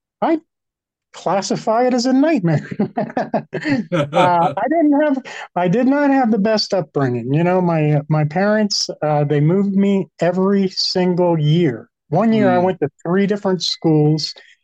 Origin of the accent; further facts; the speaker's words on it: Florida, United States; So I grew up in Florida. I had a pretty tough upbringing because I did go to regular school.